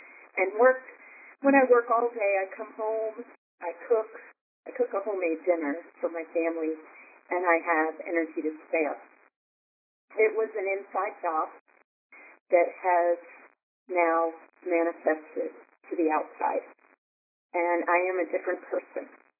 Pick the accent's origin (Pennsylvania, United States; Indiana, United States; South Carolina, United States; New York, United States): South Carolina, United States; I'm from South Carolina.